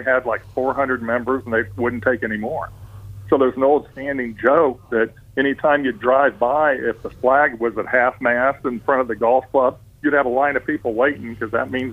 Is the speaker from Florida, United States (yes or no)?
yes; Dunedin, Florida, United States; I got a good friend of mine that we went to school together since San Jose Elementary School.